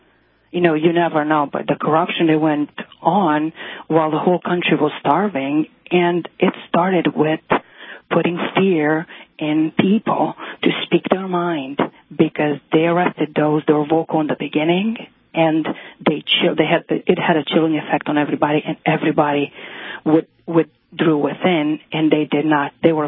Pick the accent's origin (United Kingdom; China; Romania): Romania; now in Arizona, United States